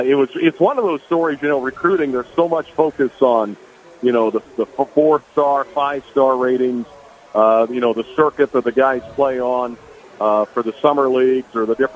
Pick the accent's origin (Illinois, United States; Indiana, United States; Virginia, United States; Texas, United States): Illinois, United States; Champaign; I grew up in near Champaign, so I'm an Illini fan since I was a little kid.